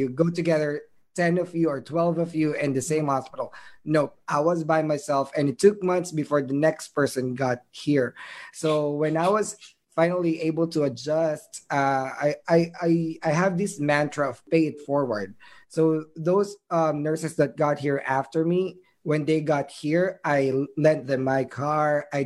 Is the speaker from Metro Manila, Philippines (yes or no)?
yes; Manila, Metro Manila, Philippines; now in United States; I grew up in Manila and I've been exposed to so many stuff.